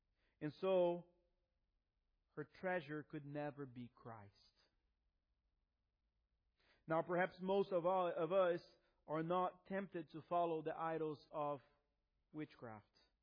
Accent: Brazil; my grandfather, who was a pastor in my hometown in Brazil

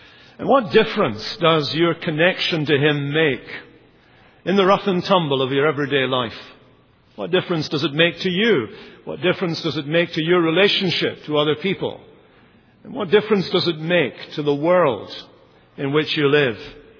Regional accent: Scotland, United Kingdom; now in London, United Kingdom; I'm Scottish. This is the accent we'll be using when we all get to heaven. It's been modified over the years with a little bit of Irish, a little bit of Canadian, and now I'm doing cross-cultural missionary work in London, England

